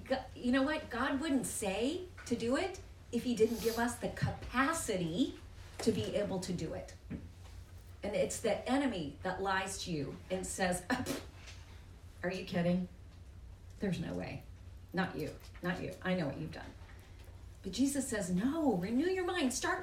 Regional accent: Texas, United States; Me too, I'm a Texan.

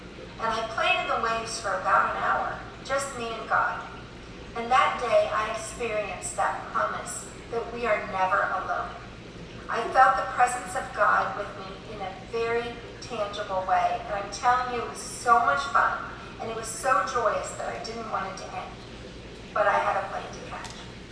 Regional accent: Miami, Florida, United States; now in Arlington, United States; Now, I am from Miami, Florida, but I've lived in Arlington for almost 30 years, and that's my home.

